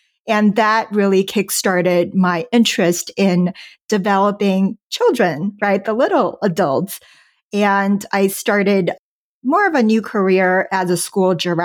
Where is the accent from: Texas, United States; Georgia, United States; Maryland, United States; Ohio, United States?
Texas, United States; Houston; moved away as an adult; also born or lived in China; now in Southern California, United States; Yeah. So was born in China, came over to the United States to Houston, Texas.